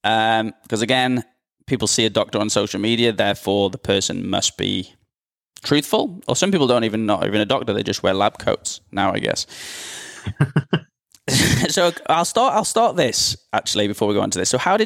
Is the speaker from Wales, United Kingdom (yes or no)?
yes; Wales, United Kingdom; moved away as an adult; now in Australia; I'm from Wales, and so, but I've lived in Australia like 11 years. Mm-hmm. So after I finished uni, 21, moved out